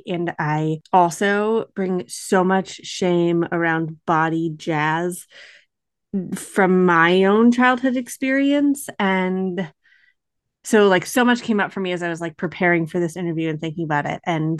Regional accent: New York, United States; we are both from Western New York, which is always a fun little connect.

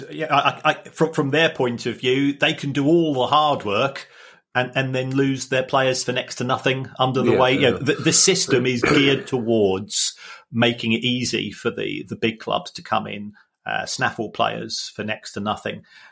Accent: Ireland; point out that, you know, I can say that I'm Irish.

